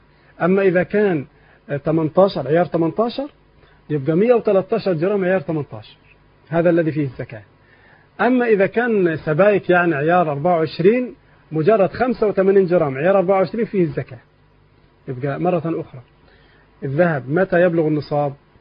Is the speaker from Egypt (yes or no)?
yes; Egypt